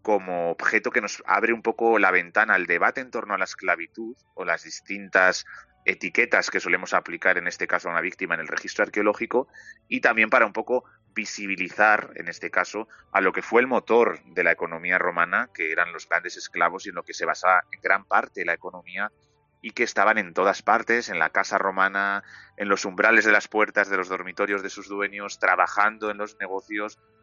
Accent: Castilla-La Mancha, Spain; yo que soy de Castilla-La Mancha en mi pueblo

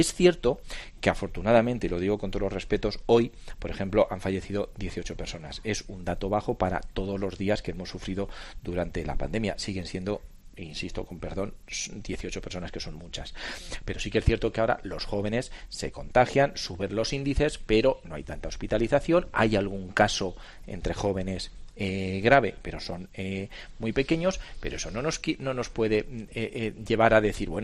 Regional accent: Spain; le voy a hacer una pregunta como padre español

